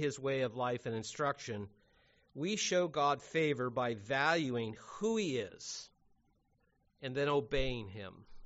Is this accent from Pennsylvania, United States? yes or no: no; Cincinnati, Ohio, United States; I have zero friends that I grew up with in Cincinnati that still attend.